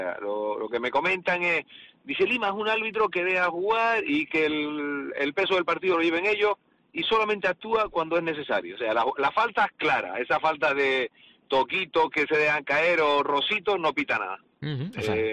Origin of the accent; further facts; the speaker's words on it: Canary Islands, Spain; Bueno, de fiar somos los canarios y también los navarros, pero los canarios somos los primeros.